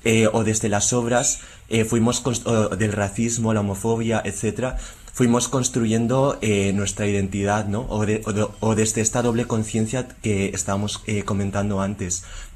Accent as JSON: {"language": "Spanish", "country": "Spain", "tie": "born or raised there", "said": "me propuso escribir un libro que tratase de mis experiencias vitales creciendo en España"}